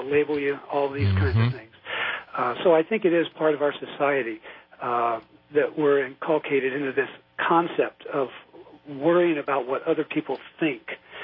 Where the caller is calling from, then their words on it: Washington, United States; from Washington.